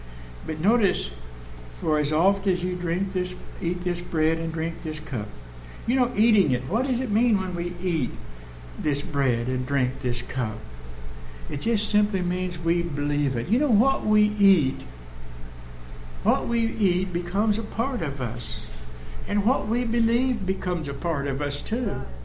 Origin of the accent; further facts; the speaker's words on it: United States; born there; But I was born in the United States, you know